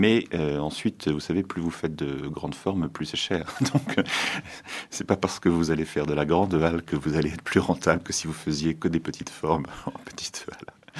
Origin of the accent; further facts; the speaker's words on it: France; puisque je pensais qu'en tant que Français, je n'avais aucune chance.